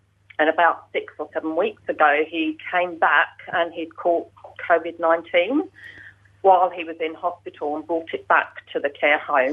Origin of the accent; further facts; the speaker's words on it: England, United Kingdom; So I'm English.